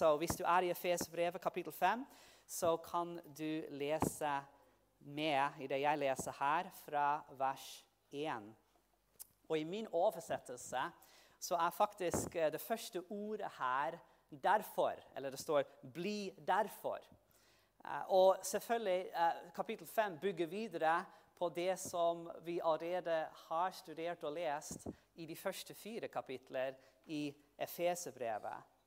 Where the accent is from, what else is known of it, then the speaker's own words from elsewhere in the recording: New Zealand; first language English; Norwegian is a second language; also born or lived in Netherlands; now in Norway; Jeg kommer jo fra New Zealand, som mange av dere vet, oppvokst i New Zealand, i hvert fall nederlandske foreldre. Så mitt første språk engelsk, og så lærte jeg nederlandsk når jeg kom til Nederland. Og så måtte jeg selvfølgelig lære norsk når jeg kom til Norge.